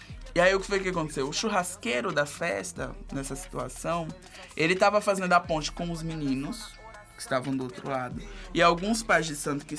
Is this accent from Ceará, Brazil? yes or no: no; Maceió, Alagoas, Brazil; Eu sempre fui uma figura, assim, durante a minha infância e adolescência ali. Eu venho da periferia de Maceió